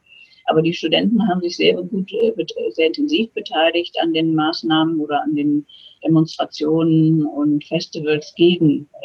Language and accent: German; Chemnitz, Saxony, Germany; Dass man als Chemnitzer schlecht angesprochen wurde, wenn man unterwegs war.